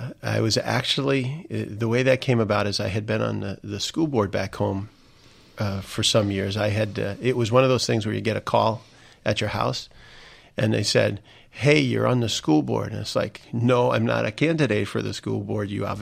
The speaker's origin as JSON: {"language": "English", "region": "Indiana", "country": "United States", "tie": "born or raised there", "said": "When we look at my home state of Indiana, you look at folks who know David more than almost anything"}